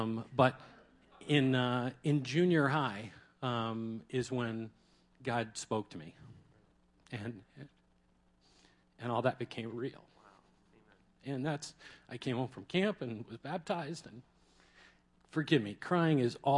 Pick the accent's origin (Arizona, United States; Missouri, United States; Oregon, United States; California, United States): Arizona, United States; Phoenix; Born and raised right here in Phoenix, Arizona. Not too far from here. Actually went to Orangewood Elementary, and Washington High School. Those are, you know, this is where I grew up. Lived most of my life here.